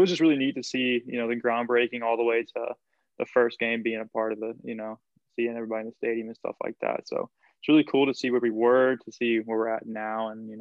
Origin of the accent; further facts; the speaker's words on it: Tennessee, United States; I grew up in Middle Tennessee, but my family, they're all up in Johnson City at ETSU.